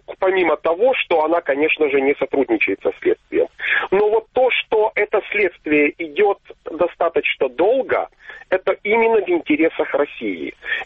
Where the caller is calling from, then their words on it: Kharkiv, Kharkiv Oblast, Ukraine; город Харьков.